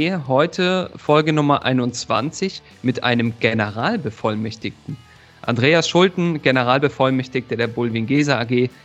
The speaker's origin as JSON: {"language": "German", "region": "East Germany", "country": "Germany", "said": "als Ostdeutscher ist mir das Thema Kirche natürlich immer vielleicht eher nur so beiläufig vertraut."}